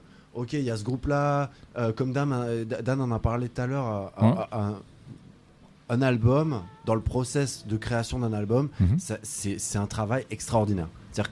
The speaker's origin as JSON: {"language": "French", "town": "Brignoles", "region": "Provence-Alpes-Côte d'Azur", "country": "France", "said": "Nous on vient de la campagne, on vient de Brignoles dans le Var, un endroit qui est un ancien un truc minier qui a vraiment pas d'importance, personne connaît"}